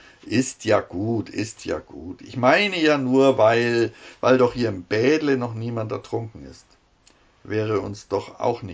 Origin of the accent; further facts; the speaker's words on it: Germany; So sind wir Deutsche eben.